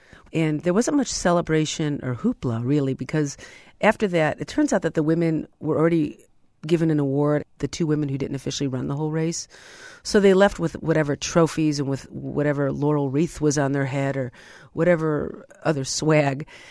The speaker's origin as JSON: {"language": "English", "town": "Berwyn", "region": "Illinois", "country": "United States", "tie": "born or raised there", "said": "an official day was named after me in my hometown of Berwyn … Marathon Day."}